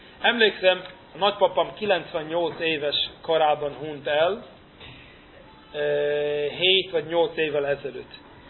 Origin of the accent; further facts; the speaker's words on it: Brooklyn, New York, United States; ott Brooklynban, abban a magyar negyedben, ahol én nőttem fel, az a Williamsburgban, ott mindenki magyar holokauszt túlélő. Ortodoxok, mindenki haszít.